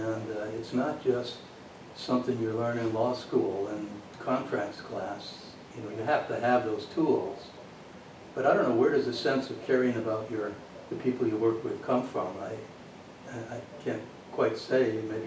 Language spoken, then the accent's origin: English; Cooperstown, New York, United States; I grew up near Cooperstown, New York, the Baseball Hall of Fame. So I'm a country boy in derivation, I guess.